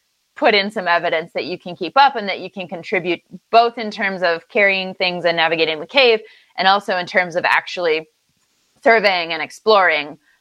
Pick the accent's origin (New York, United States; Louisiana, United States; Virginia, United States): Virginia, United States; Yeah, so I'm from Virginia. I grew up in Southwest Virginia, really close to some of the caves there, actually.